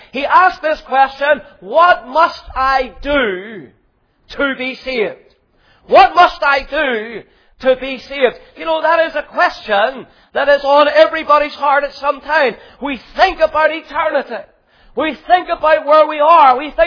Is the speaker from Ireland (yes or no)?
yes; Ireland; accent: Irish; you can tell from my accent that I'm not from England, I'm from Ireland